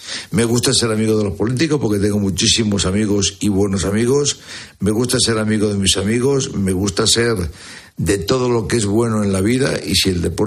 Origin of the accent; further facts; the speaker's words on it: Spain; y sobre todo soy español